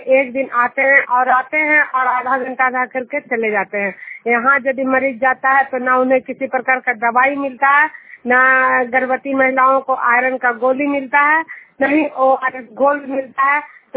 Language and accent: Hindi; Juniyar, Bihar, India; मैं हिलसा प्रखंड से बोल रही हूँ। मैं जुनियार के निवासी हूँ।